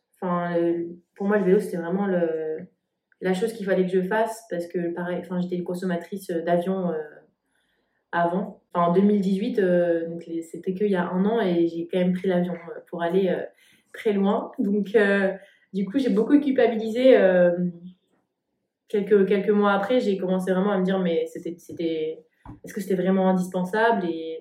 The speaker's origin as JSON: {"language": "French", "town": "Paris", "region": "Île-de-France", "country": "France", "said": "j'ai 26 ans, je suis parisienne"}